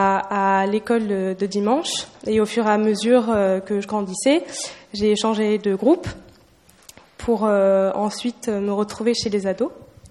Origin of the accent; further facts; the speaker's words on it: Colmar, Grand Est, France; je suis originaire d'Alsace, et donc plus précisément de Colmar, dans le Haut-Rhin. Donc, je suis fille de la fille de Anne et de Christian, qui étaient pasteurs en Alsace.